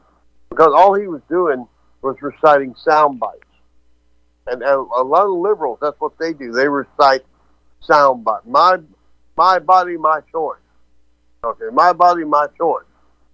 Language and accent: English; Killeen, Texas, United States; I grew up in Killeen, Texas, and our dream was to go to work for the civil service.